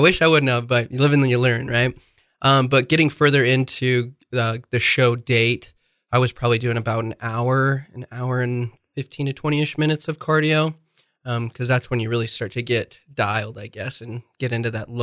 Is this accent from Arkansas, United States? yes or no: no; Rexburg, Idaho, United States; I'm 24 years old. I'm from Rexburg, Idaho, and I like to lift weights.